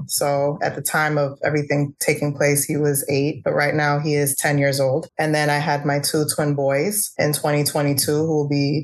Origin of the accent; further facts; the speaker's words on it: Florida, United States; Born and raised in South Florida, graduated, went to college, got a scholarship, got my master's degree, became a nurse practitioner.